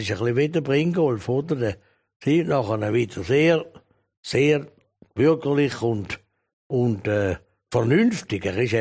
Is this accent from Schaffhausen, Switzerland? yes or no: yes; Schaffhausen, Switzerland; Wir sind auf dem Rival aufgewachsen. Da hat man natürlich das verfolgt, was da in Schaffhausen geht.